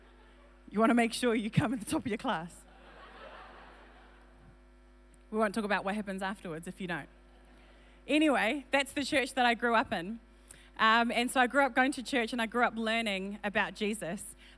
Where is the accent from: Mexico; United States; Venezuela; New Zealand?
New Zealand; also born or lived in Fiji; I was born in Fiji. And I know. Yeah, it was a good time. And then when I was about 3 years old, we moved to New Zealand. So I'm from Kiwi country.